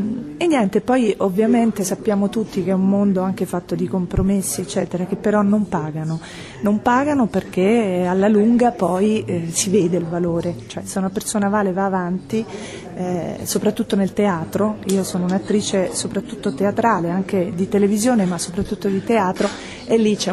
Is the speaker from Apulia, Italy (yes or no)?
yes; Apulia, Italy; now in Rome, Italy; io vivo a Roma da diversi anni, però sono salentina, mio papà è nato a Gallipoli, mia mamma è nata a Lecce, tutti i miei parenti sono disseminati nel tacco d'Italia